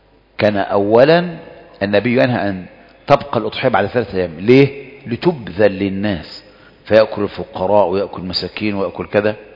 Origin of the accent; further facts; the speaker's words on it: Egypt; زي الفسيخ كده اللي بيكرمك عندنا في مصر يجيب لك فسيخ